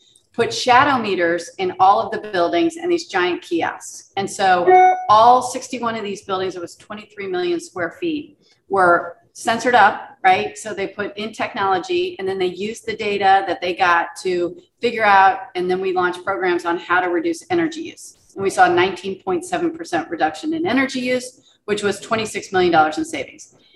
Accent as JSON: {"language": "English", "region": "Indiana", "country": "United States", "moved": "as an adult", "lives_now": "Charlotte, United States", "said": "And I have lived in Charlotte since 96, but I'm originally from Indiana, and I am a Hoosier by birth, Boilermaker by the grace of God."}